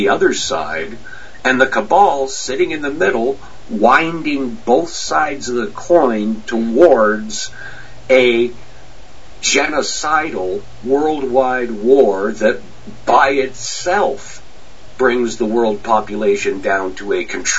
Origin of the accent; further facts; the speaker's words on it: Canada; I'm a Canadian, so I'm the oddball. I'm sort of sitting way up here in the frozen Great White North, looking south into the U.S.